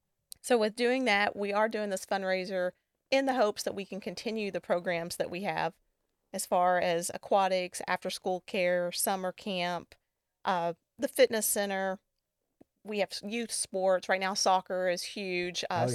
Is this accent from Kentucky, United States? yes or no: yes; Louisville, Kentucky, United States; Yeah, I'm from Louisville, Kentucky.